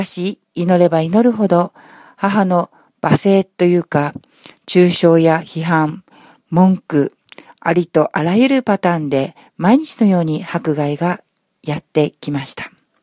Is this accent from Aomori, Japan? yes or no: no; Kumamoto, Japan; now in Tokyo, Japan; 私は今は東京で生活しておりますが、生まれも育ちも九州の熊本です。